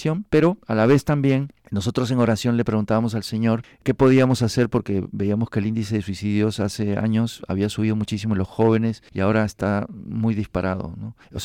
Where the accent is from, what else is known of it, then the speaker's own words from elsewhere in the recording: Peru; now in Spain; yo soy peruano, vivo 22 años aquí